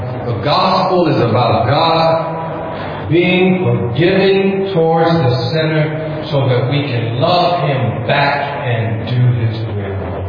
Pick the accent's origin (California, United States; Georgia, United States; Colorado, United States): California, United States; Why would I come here from California if my life is about me?